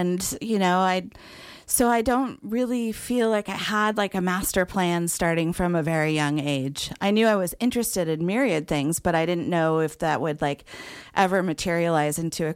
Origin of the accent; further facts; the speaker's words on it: California, United States; No, they landed on Cement Hill, but I grew up on Red Dog Road.